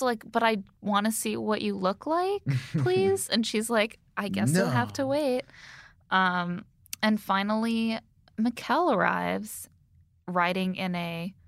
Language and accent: English; Indiana, United States; Oh, I'm from Indiana.